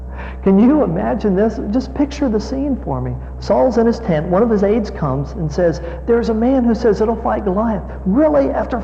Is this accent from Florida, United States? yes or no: yes; Tampa, Florida, United States; Now, as Dr. Romans told you, I am from Tampa Bay. And so therefore, born and raised there, therefore I am a Tampa Bay Buccaneers fan.